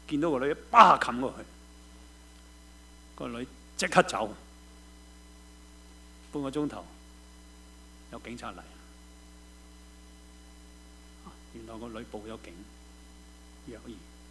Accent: China; 今日我哋做我哋中國人嘅父母，其中一個最大最大最大嘅問題係咩咧？

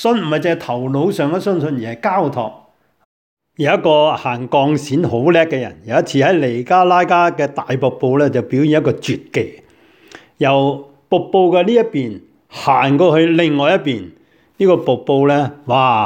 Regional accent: China; 尤其是我們中國人往往是在恐懼裡面生存。

